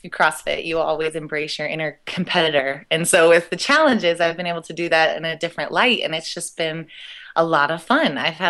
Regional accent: Missouri, United States; now in Colorado, United States; So I come from Missouri, but I've been in Colorado for about 3 years.

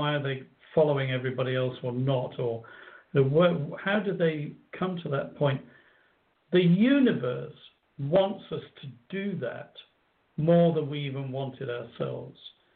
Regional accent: Coventry, West Midlands, United Kingdom; I grew up in the English version of Detroit, by the way, and it's called okay. Coventry. It was the car manufacturing city of Britain.

